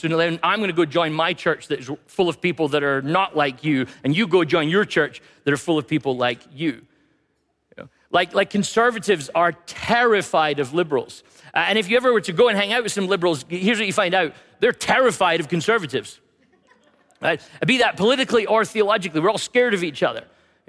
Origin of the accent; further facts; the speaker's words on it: Scotland, United Kingdom; I'm Scottish, right? It's about as gentle as we get.